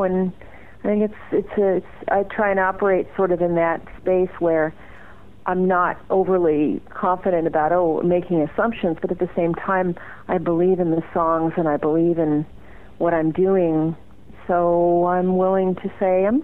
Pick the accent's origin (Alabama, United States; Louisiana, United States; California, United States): California, United States; I'm a songwriter from Northern California, and I really am passionate about making good records.